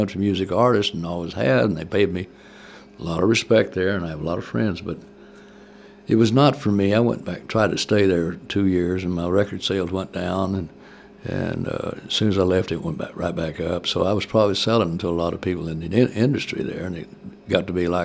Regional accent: California, United States; born there; I was born in California

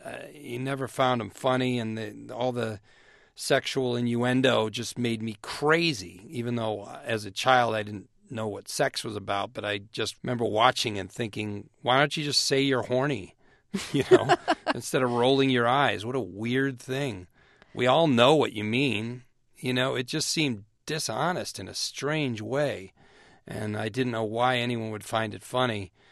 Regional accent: Naperville, Illinois, United States; Well, I am from Naperville, Illinois, and I'm from a family of seven kids

